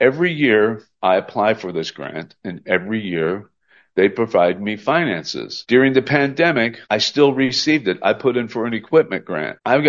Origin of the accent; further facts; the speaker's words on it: Alaska, United States; You know, I grew up here in Alaska.